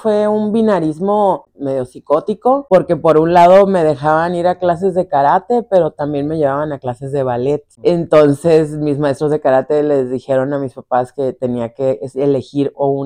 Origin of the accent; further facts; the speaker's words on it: Tijuana, Baja California, Mexico; also born or lived in Barcelona, Spain; Nací en España, en Barcelona, España, por un accidente. Mi mamá y mi papá estaban estudiando allá, mi mamá es de Guadalajara, mi papá era de aquí de Tijuana, nacido en Tijuana